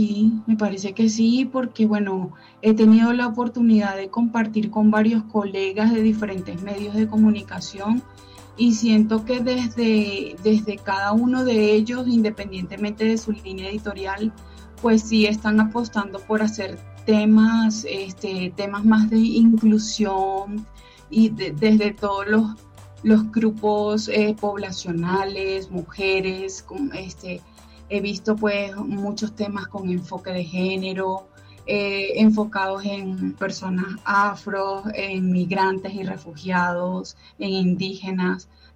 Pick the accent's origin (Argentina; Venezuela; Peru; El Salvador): Venezuela; now in Colombia; casi 3 millones de venezolanos en Colombia, que nosotros no quisimos salir de Venezuela por placer. Salimos de Venezuela por diferentes motivos y por la crisis humanitaria, y realmente fue una decisión obligada.